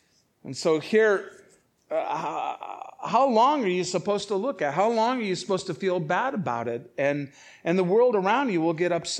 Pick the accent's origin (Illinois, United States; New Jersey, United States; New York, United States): Illinois, United States; Chicago; born there; also born or lived in California; I'm a Midwest boy. I was born in Chicago. I started out in Chicago. I'm a Midwest kid all the way. I did time out in California.